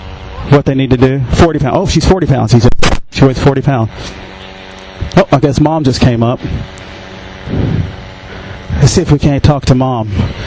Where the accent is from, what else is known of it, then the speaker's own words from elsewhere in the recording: Louisville, Kentucky, United States; Louisville, Kentucky. Kentucky Derby.